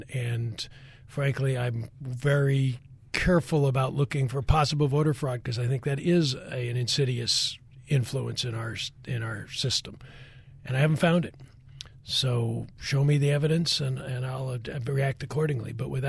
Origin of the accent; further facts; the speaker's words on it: Tucson, Arizona, United States; It's not the state I grew up in. I was born in Tucson and raised in Arizona, and I'm very proud of this state.